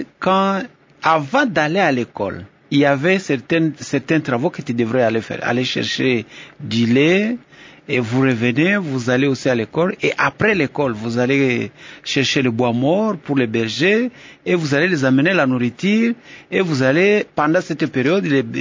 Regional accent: Ngungu, North Kivu, DR Congo; Oui, oui, j'ai fait mon école primaire là-bas et c'est là que j'ai grandi.

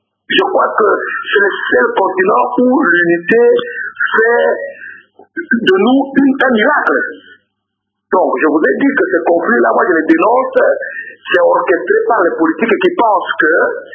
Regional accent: Sankuru, DR Congo; Je suis de Sankourou

